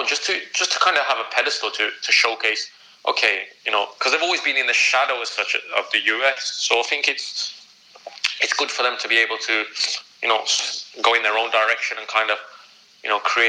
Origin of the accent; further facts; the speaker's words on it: England, United Kingdom; being an Indian lad and being English, you know, I don't know if people were really, really happy about it.